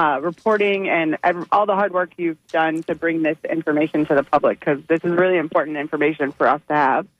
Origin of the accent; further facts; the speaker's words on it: Florida, United States; I'm born and raised in Florida, lived in Florida my whole life, and travel all over the country, and people always talk shit about our state.